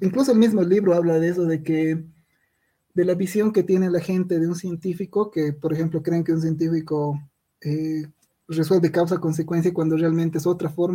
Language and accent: Spanish; Cochabamba, Bolivia; especialmente como yo soy cochabambino, aquí siempre estamos con el lío de la Laguna Lalay